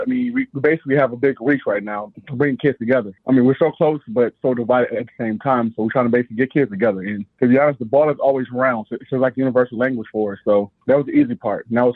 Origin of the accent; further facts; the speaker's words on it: Benton Harbor, Michigan, United States; I was that kid from Benton Harbor who honestly didn't have it financially.